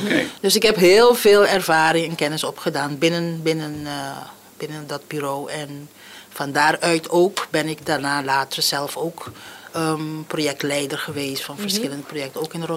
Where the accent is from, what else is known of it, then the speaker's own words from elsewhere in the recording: Curaçao; Ik ben op Curaçao geboren en getogen, hier opgegroeid, gestudeerd aan de Universiteit van de Nederlandse Telen toen. Ik heb bedrijfskunde gestudeerd en daarna ben ik naar Nederland gegaan.